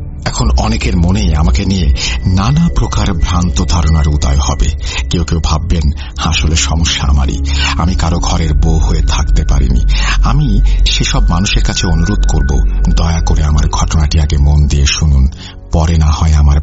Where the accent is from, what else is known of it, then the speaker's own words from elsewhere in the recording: Chittagong, Chittagong Division, Bangladesh; born there; আমার জন্ম চট্টগ্রামের আগ্রাবাদ এলাকার কোন একটা স্থানে।